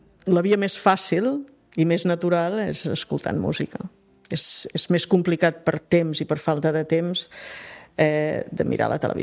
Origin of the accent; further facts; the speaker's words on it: Catalonia, Spain; em presento com a catalana i dic que no, jo no sóc espanyola, sóc catalana